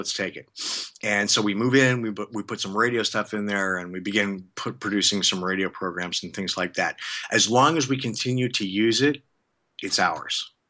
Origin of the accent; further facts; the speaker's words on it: Colorado, United States; Before I went, and I'm from Northern Colorado. My dad was a civil engineer at Colorado State University